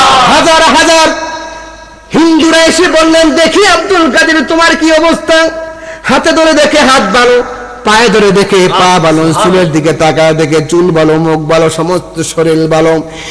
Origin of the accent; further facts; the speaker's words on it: Nagerchar, Dhaka Division, Bangladesh; আমার দেশের বাড়ি নাগেরচর গ্রাম, পোস্ট অফিস গজারিয়া, থানা গজারিয়া, জেলা মুন্সিগঞ্জ।